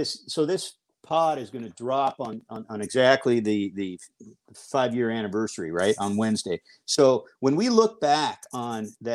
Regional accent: Seattle, Washington, United States; you know I'm not from Chicago, I'm from Seattle.

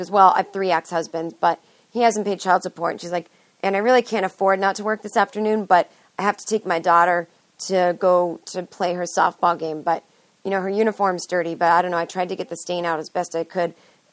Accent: Los Angeles, California, United States; So then he starts saying to me, so where are you from? And I said, L.A.

